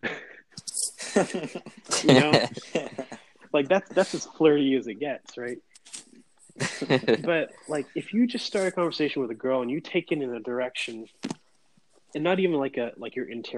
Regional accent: India; Is it like they think I'm an Indian guru? Because I'm Indian.

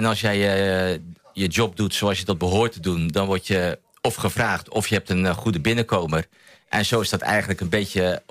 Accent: Loosdrecht, North Holland, Netherlands; Nou ja, ik kom ook uit Loosdrecht.

